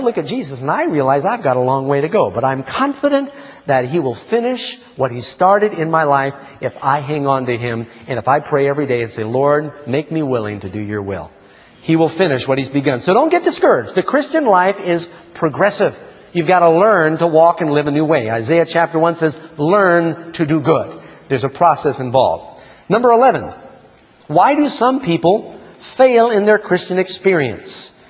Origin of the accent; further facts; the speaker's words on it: New York City, New York, United States; And I said, I grew up in New York City. You know, everybody always had a game.